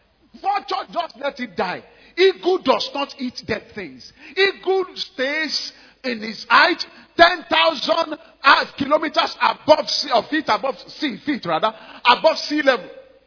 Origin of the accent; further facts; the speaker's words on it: Ibadan, Oyo, Nigeria; I remember growing up in Mainolende and then Mokola Roundabout. I told you for many years I sold soft drinks at that roundabout, Mokola Roundabout.